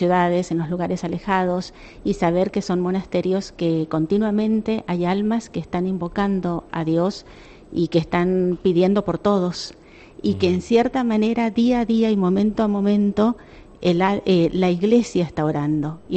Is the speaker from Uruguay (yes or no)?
no; Argentina; now in Spain; Sí, es un instituto religioso de derecho diocesano y hace 5 años estamos en España, somos argentinas.